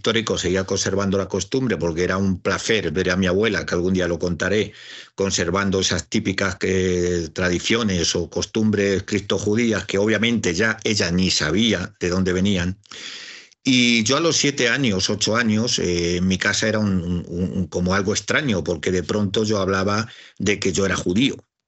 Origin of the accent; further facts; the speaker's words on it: Toledo, Castilla-La Mancha, Spain; born there; Claro, yo soy nacido en Toledo.